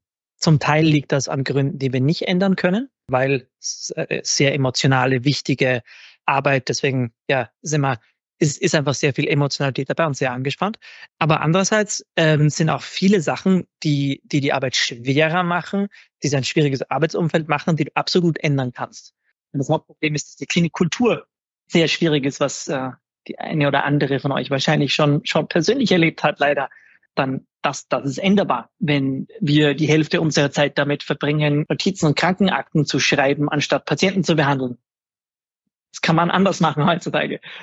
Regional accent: Vienna, Austria; now in New York, United States; Also ich bin ursprünglich aus Wien, jetzt bin ich gerade in New York. Also ich bin seit ungefähr 8 Jahren in den USA jetzt.

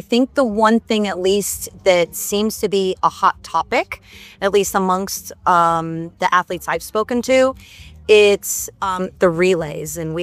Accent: Surprise, Arizona, United States; I'm 49 years old. I'm from Surprise, Arizona.

